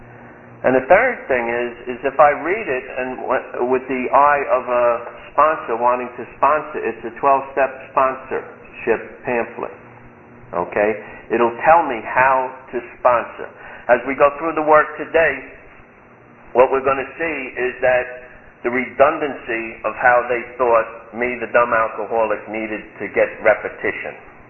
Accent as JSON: {"language": "English", "town": "Brooklyn", "region": "New York", "country": "United States", "said": "a Brooklyn boy and I say it like I at least think it. You know, I know you didn't get that given my lack of accent, but..."}